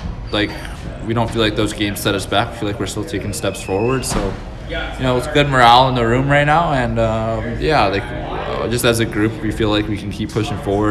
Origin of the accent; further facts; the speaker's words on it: Fort St. James, British Columbia, Canada; and I'm from Fort St. James, British Columbia.